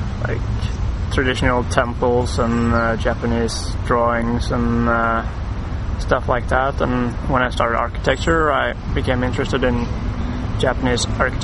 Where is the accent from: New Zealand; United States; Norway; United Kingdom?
Norway; now in Japan; I'm from Norway.